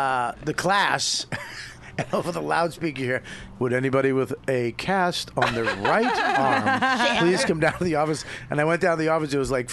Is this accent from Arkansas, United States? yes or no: no; Medford, Massachusetts, United States; I grew up in Medford.